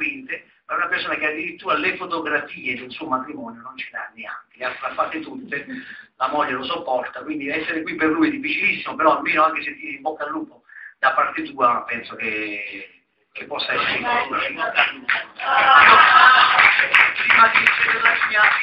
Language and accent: Italian; Naples, Campania, Italy; Infatti io sono napoletano, come molti di voi sapranno